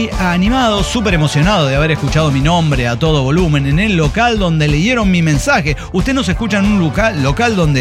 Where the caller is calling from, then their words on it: Puebla, Mexico; Y soy de Puebla, México.